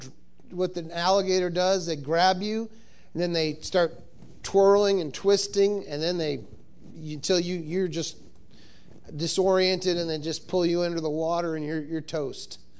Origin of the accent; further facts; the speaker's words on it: Cape Cod, Massachusetts, United States; I grew up on Cape Cod. We never had to worry about sharks when I grew up on Cape Cod.